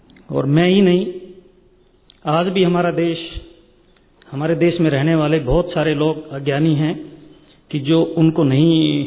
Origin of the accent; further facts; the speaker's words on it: India; born there; मैं खुशकिस्मत मानता हूं अपने आप को कि मैं भारत में पैदा हुआ